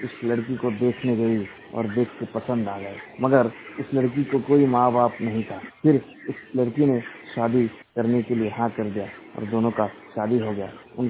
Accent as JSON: {"language": "Hindi", "region": "West Bengal", "country": "India", "said": "और मैं वेस्ट बंगाल का रहने वाला हूँ।"}